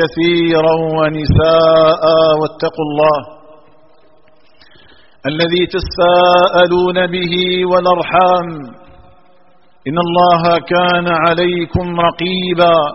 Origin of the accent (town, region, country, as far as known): Algeria